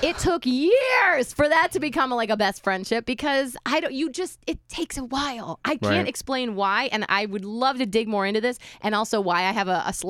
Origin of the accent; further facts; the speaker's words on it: Cleveland, Ohio, United States; now in Tampa, United States; Are you from here? And I was like, no, I'm from Cleveland area.